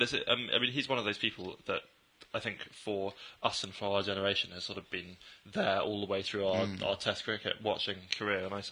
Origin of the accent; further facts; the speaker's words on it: East of England, United Kingdom; I grew up in North Norfolk in the middle of nowhere